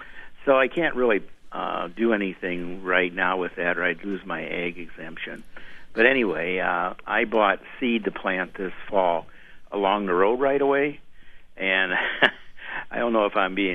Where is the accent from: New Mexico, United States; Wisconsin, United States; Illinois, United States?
Wisconsin, United States; Wisconsin Rapids; We're really from Wisconsin Rapids.